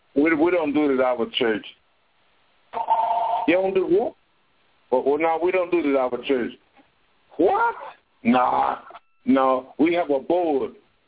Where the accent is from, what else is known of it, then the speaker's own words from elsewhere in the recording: Texas, United States; I ain't never eaten no raw hamburger meat. I'm from Texas.